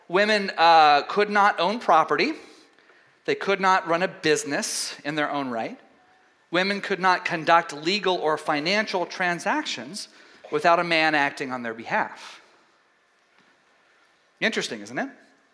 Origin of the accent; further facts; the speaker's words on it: Texas, United States; but I come from East Texas, so it wasn't so much.